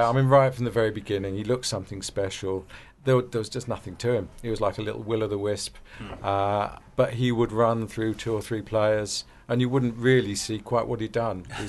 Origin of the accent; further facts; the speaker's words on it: Brighton, South East England, United Kingdom; Brighton, born and bred.